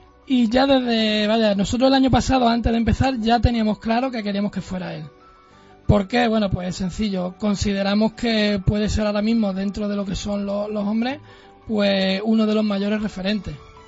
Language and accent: Spanish; Málaga, Andalusia, Spain; somos de Málaga